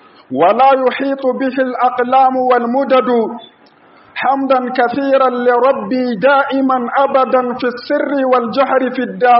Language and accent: Arabic; Niger; اللهم اجعل بلادنا النيجر آمنا مطمئنا